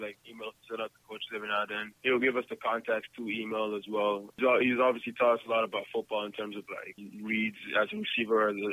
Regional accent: Canada; as a Canadian kid, you never see those kind of crowds.

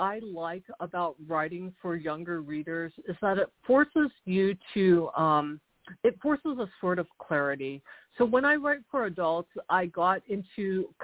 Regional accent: Houston, Texas, United States; born there; also born or lived in South Korea; I was born in Houston. I'm Korean-American, but my parents are Korean, and they were homesick for Korea, so we actually sort of bounced back and forth between Texas and South Korea, which are, as you might imagine, two very, very different cultures.

